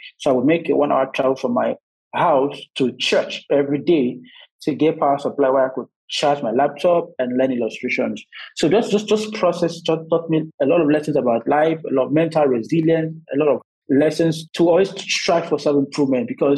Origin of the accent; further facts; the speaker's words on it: Akwa Ibom, Nigeria; I was actually born and raised in Nigeria, in Akwa State to be precise. I'm from a family of four, with three siblings, including me, making it four.